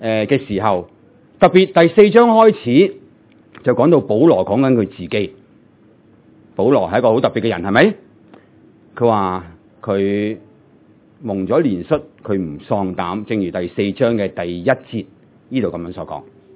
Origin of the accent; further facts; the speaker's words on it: Hong Kong; born there; 我在香港出世，我冇见过而家香港咁嘅状况